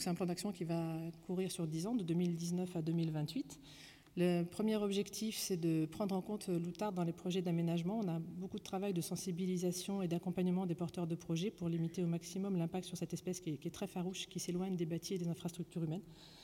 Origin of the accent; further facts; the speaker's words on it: Nouvelle-Aquitaine, France; on a un fort développement éolien chez nous en Poitou-Charentes